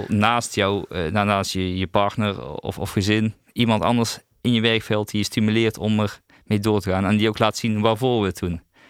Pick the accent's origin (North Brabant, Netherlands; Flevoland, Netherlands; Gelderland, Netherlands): North Brabant, Netherlands; Veldhoven; also born or lived in Heerlen; Ik ben opgegroeid in Veldhoven. Ik ben Heerlen geboren, maar na zes jaar zijn mijn ouders komen er vandaan. Weer terug naar Veldhoven gegaan. Dus daar ben ik opgegroeid.